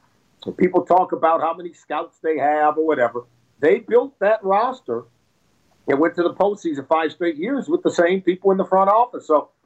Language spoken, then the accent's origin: English; California, United States; I'm from California originally. I'm a fan of the West Coast chili style.